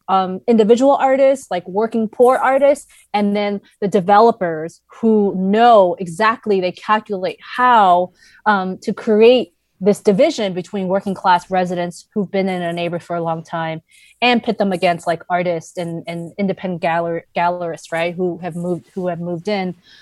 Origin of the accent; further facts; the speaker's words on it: Brooklyn, New York, United States; So I grew up in Sunset Park, Brooklyn, was born and raised there.